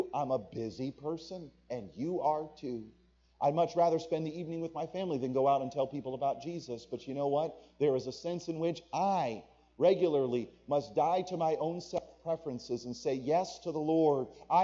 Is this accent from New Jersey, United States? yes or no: yes; Maple Shade, New Jersey, United States; So when I grew up in Maple Shade, New Jersey, which is just outside of Philadelphia.